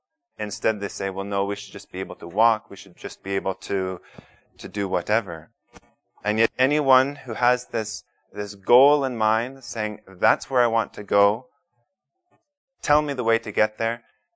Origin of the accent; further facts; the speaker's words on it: British Columbia, Canada; I was on the bus down to Vancouver before my plane out of British Columbia, my hometown province.